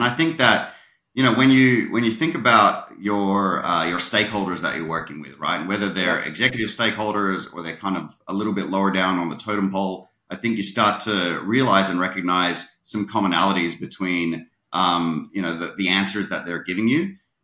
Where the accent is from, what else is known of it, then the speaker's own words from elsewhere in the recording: Australia; accent: Australian; I was working for a number of different ISVs, both in Australia, you can probably tell by my accent, and obviously in the Americas as well.